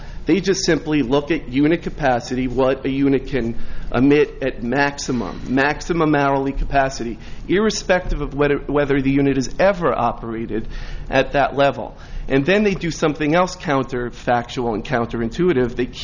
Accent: New York, United States; accent: New York, Bronx; It's got a little bit of the Bronx twinge in it, I guess.

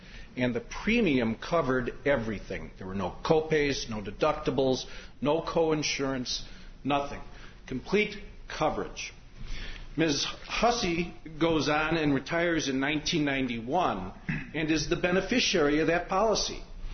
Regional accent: Milwaukee, Wisconsin, United States; I'm from Milwaukee, Wisconsin.

